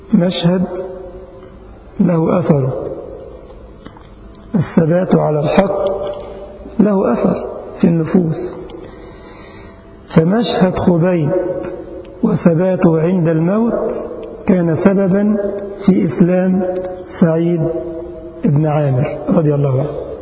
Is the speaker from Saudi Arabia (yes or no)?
no; Egypt; هو رجل حصل على أعلى الدرجات العلمية في بلدنا مصر